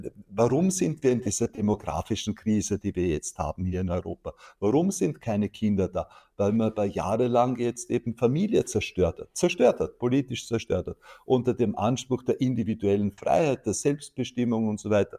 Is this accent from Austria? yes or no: yes; Austria; bei uns in Österreich